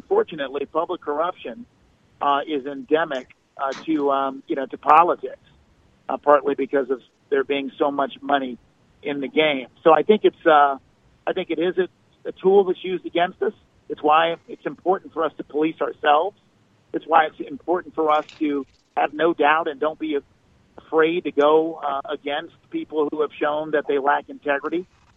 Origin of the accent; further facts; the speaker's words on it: Haiti; now in United States; Oh, yeah. We are full Haitian. I became naturalized as an American citizen after my father passed.